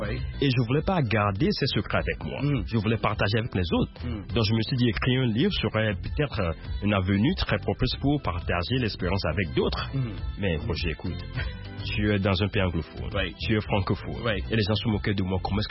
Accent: Togo; now in Omaha, United States; Oui, bien sûr, je suis togolais d'origine. Oui. Bon, j'habite à Omaha, Nebraska.

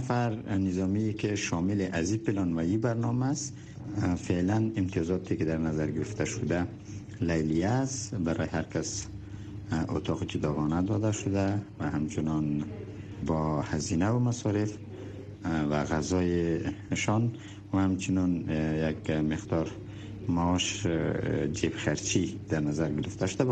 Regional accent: Afghanistan; ما نیروهای افغان هستیم،

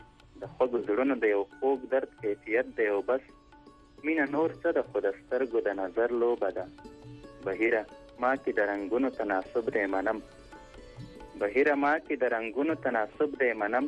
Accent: Khost, Afghanistan; زه د خوست يم یعنی خوست

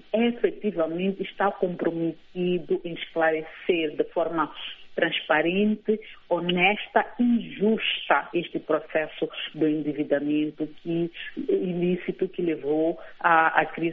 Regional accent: Mozambique; nós, como moçambicanos, podemos ouvir de viva voz o que é que eles têm a dizer

